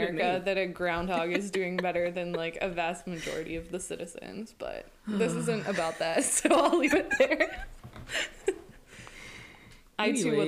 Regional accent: Pennsylvania, United States; I'm from Pennsylvania, which is where the groundhog is located, right?

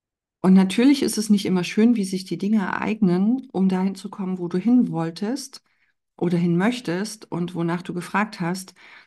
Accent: Bautzen, Saxony, Germany; accent: slightly Berlin-tinged; mein Dialekt ist so ein bisschen berlinerisch angehaucht. Und dann sagte ich, ich komme aus Bautzen, aus Sachsen.

